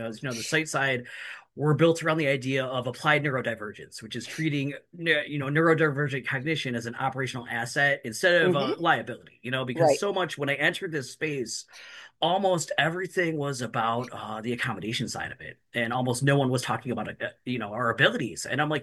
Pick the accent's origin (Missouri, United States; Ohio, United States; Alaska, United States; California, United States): Ohio, United States; Cleveland; Plus, I'm from Cleveland and the Browns suck.